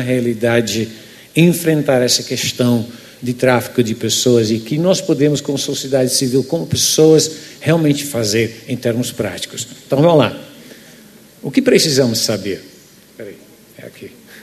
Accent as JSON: {"language": "Portuguese", "country": "Netherlands", "second_language": "Portuguese", "lives_now": "Belo Horizonte, Brazil", "said": "sou holandês"}